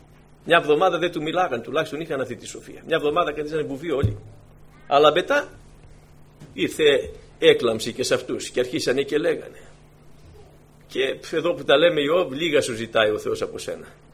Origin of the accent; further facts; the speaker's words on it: Aitoliko, Western Greece, Greece; Δηλαδή, στην πατρίδα μου εκεί, στο Αιτωλικό, είχαν ειδική έτσι αποκάλυψη στις κατάρες.